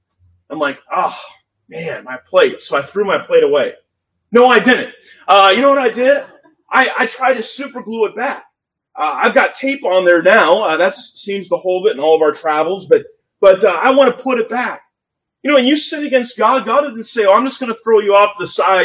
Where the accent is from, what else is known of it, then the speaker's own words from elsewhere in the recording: Kansas, United States; born there; I was born in Kansas. My grandparents, Royals fans, just kind of got passed on to me.